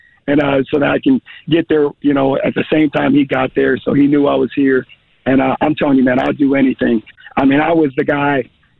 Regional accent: Killeen, Texas, United States; also born or lived in Fort Hood; I was born in Fort Hood, raised in Killeen. And, you know, I'm happy to be back close to the family.

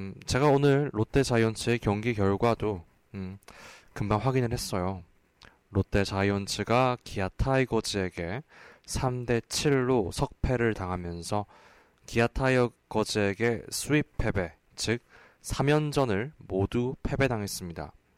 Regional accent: Busan, South Korea; 제 고향이 부산이기 때문입니다.

